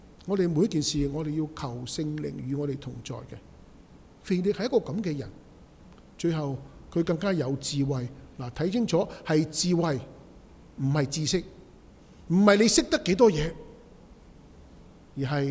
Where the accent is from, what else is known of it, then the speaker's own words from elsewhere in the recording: Guangdong, China; 但系唔知点解我哋广东人就将佢讲成咩嘅闹松佬